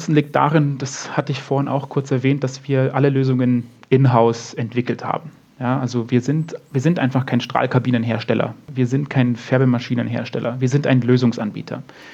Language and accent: German; Munich, Bavaria, Germany; durch München laufe, also meine Heimatstadt sozusagen